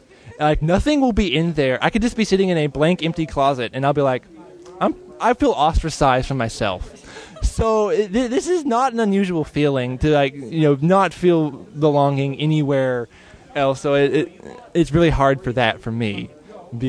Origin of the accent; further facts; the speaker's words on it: Lexington, Kentucky, United States; Because I'm not from a big city. I'm from Lexington, Kentucky, which is like a big city.